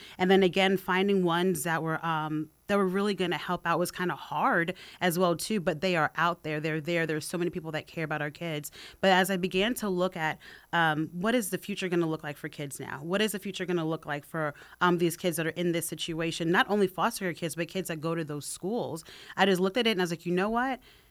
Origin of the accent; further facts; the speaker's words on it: Brooklyn, New York, United States; We grew up on the public assistance. We grew up in Brooklyn, New York, in the hood, in the ghettos